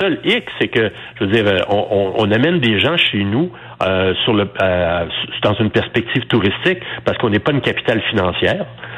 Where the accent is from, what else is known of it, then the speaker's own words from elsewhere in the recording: Quebec, Canada; qui amène des touristes chez nous au Québec, ça a fondu comme neige au soleil.